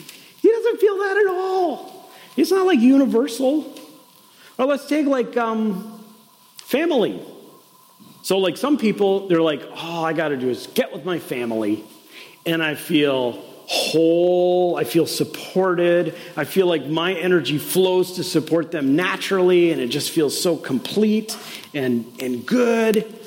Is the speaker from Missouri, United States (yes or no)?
no; Minnesota, United States; So I'm from Minnesota, so I get to talk about … when I give Dharma talks.